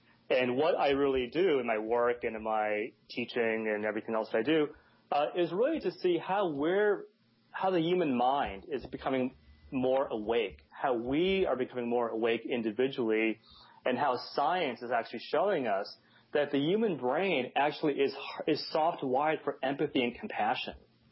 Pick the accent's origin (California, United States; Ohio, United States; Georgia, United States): California, United States; Los Angeles; from Los Angeles.